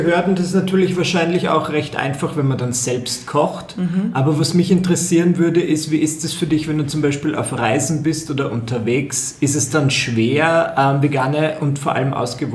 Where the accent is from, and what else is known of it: Eisenstadt, Burgenland, Austria; born or raised there